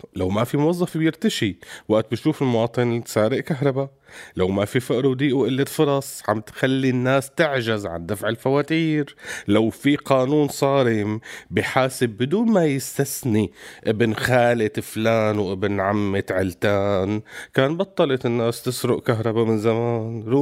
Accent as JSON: {"language": "Arabic", "country": "Syria", "said": "على الاعتبار اني مواطن سوري"}